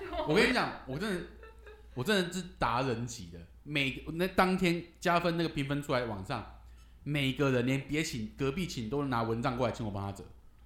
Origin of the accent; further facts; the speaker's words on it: Yilan County, Taiwan; 因为都宜兰人嘛